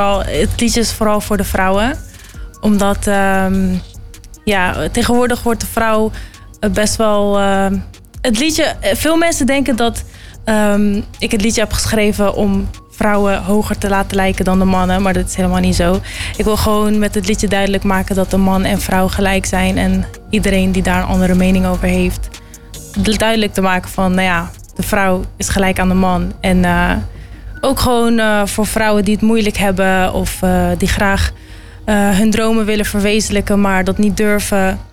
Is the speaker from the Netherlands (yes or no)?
no; Afghanistan; het is best wel moeilijk om als Afghaanse meisje in de muziek echt iets te doen